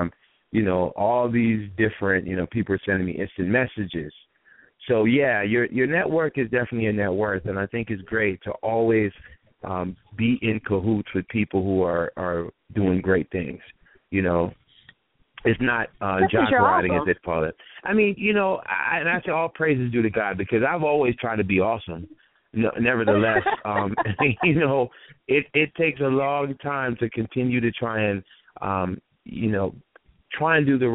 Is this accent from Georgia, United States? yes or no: yes; Atlanta, Georgia, United States; also born or lived in Jamaica; I was born in Jamaica, raised here, but yeah, I'm here. I'm all, you know, ATLian grown in Atlanta, East Side of Atlanta product